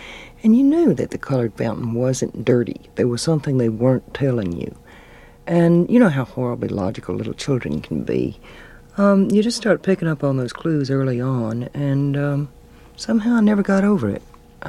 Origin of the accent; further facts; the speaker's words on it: the South, United States; I grew up in the South before the Civil Rights Movement, and it was an era when all grown-ups lied.